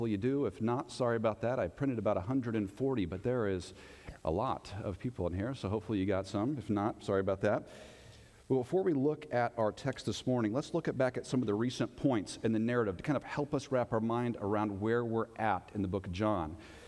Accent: Tyler, Texas, United States; also born or lived in California; And so we've been here in Texas. I was raised in Tyler, which is not too far away.

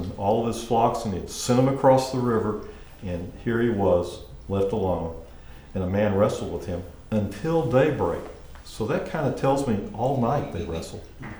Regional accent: Oklahoma, United States; I'm from Oklahoma, and it's always wrestle.

